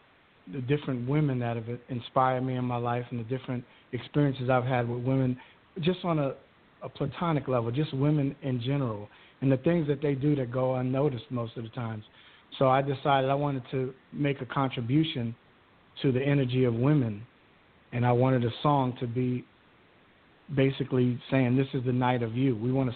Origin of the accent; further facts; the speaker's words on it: Queens, New York, United States; I grew up in Jamaica, Queens, New York